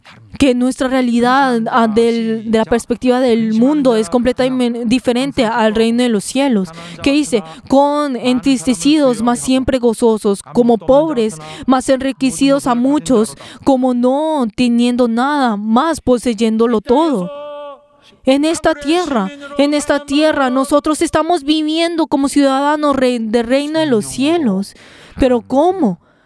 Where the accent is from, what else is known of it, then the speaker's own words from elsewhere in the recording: South Korea; Porque yo soy coreano en ese lugar.